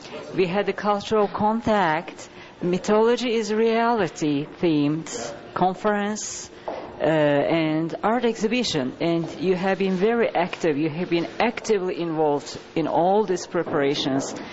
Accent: Hoboken, New Jersey, United States; today I'm at my hometown, Hoboken.

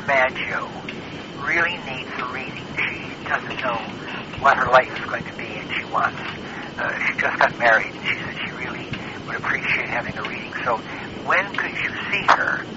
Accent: Buffalo, New York, United States; born there; I was born in Buffalo, New York, and I met Lucille Ball.

